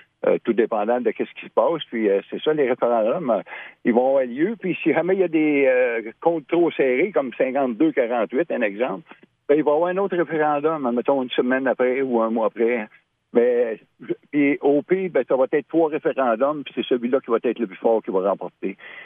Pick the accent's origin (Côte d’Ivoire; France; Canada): Canada; Saint-Philippe, Quebec; Moi, je suis originaire de Saint-Philippe-de-Prairie.